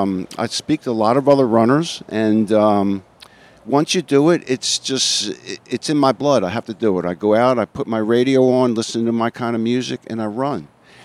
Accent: Philadelphia, Pennsylvania, United States; now in Siesta Key, United States; I'm a former Marine. I'm from Philadelphia originally.

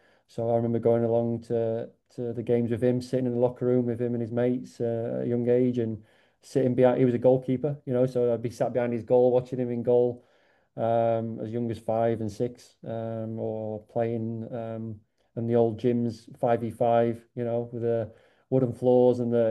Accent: Sheffield, Yorkshire and the Humber, United Kingdom; I'm originally from Sheffield. I'm a big Sheffield United fan

